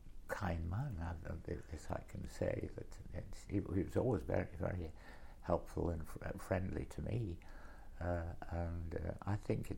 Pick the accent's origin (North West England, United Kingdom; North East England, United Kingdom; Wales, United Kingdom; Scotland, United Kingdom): North East England, United Kingdom; Westgate; also born or lived in Sunderland; I was born in Sunderland, but my father and mother were in London, so I went to live with my grandparents, who'd retired from Sunderland and lived in a cottage in Brotherleigh, which is near Westgate in Weardale.